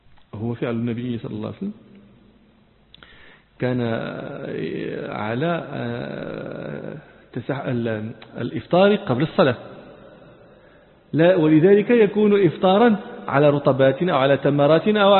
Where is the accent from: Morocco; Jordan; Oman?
Morocco; لكن في كثير من البلدان نحن عندنا في المغرب وكذا النافذة هذه من زجاج